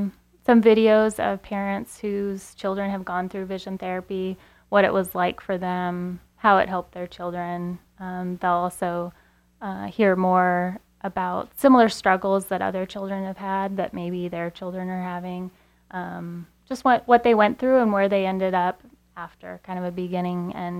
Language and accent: English; Chico, California, United States; I've been back in Chico for about 2 years, my hometown, happy to be back